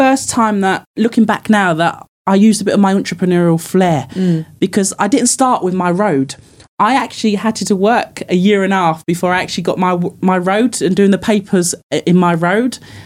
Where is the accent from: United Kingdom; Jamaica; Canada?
United Kingdom; East of England; And I grew up in Essex.